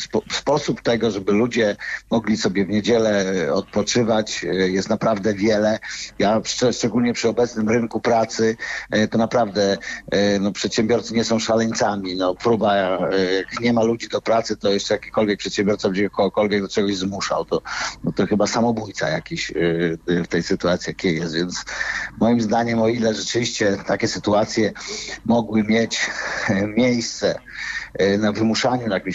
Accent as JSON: {"language": "Polish", "region": "eastern Poland", "country": "Poland", "said": "ja jestem ze wschodu Polski i tam ludzie bardzo chętnie pracowali w niedzielę"}